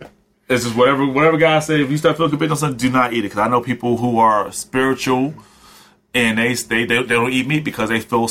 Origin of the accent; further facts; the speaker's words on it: Connecticut, United States; I'm from Connecticut. My grandmother was raised in the South